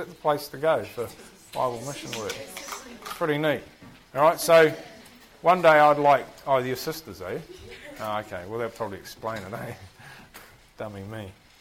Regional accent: New Zealand; I'm a Kiwi, so forgive me.

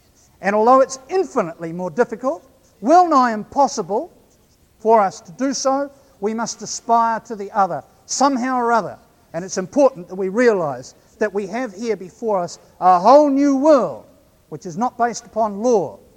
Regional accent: New Zealand; accent: New Zealand; I should say it carefully so that my New Zealand accent doesn't obscure the number.

